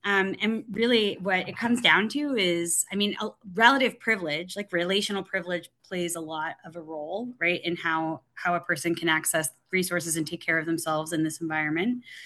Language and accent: English; Florida, United States; now in Burlington, United States; And growing up in South Florida, it's everything I understood was not right.